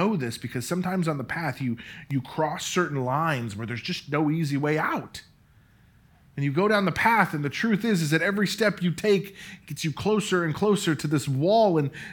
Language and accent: English; Denver, Colorado, United States; I grew up in Denver.